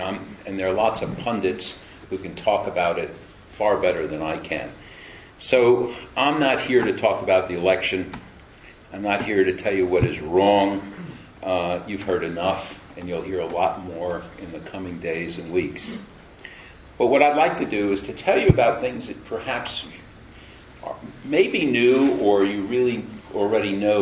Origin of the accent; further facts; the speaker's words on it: United States; I can tell you, as an American, been coming here since the late 90s